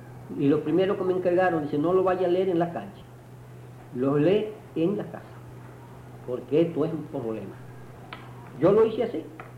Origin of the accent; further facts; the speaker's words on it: Palma Soriano, Santiago de Cuba, Cuba; born there; Mire, yo siempre fui campesino. Analfabeto. Yo primeramente nací allá por Palma Soriano